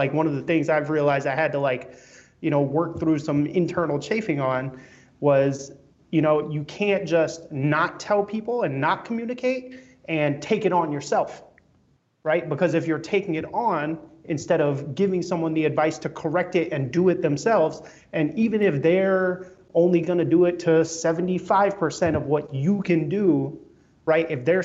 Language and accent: English; Brooklyn, New York, United States; so my room growing up in Brooklyn had this ugly wallpaper.